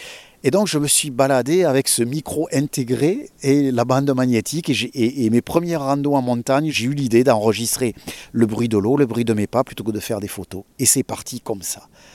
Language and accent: French; Occitanie, France; je suis originaire de l'Aveyron. Et puis, progressivement, j'ai fait mes études à Toulouse